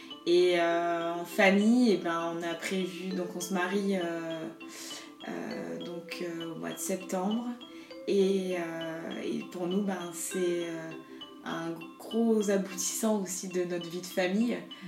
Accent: Brittany, France; chez nous, en Bretagne, on a pas beaucoup d'endroits pour où les enfants puissent jouer ou des choses comme ça. C'est beaucoup plus la nature, en fait.

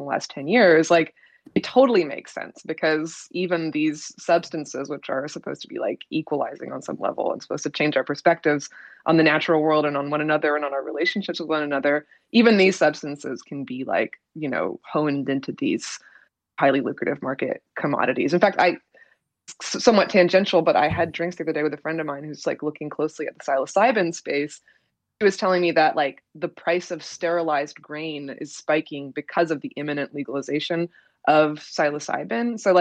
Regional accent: Oregon, United States; I'm from Oregon, it's a part of the state that is completely covered in sand dunes.

